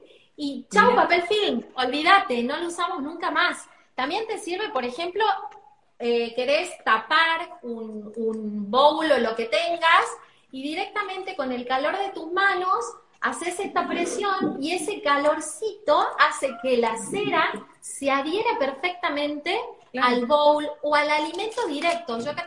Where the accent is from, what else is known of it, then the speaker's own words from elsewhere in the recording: Orán, Salta, Argentina; te cuento que yo soy de Orán, no soy de Salta Capital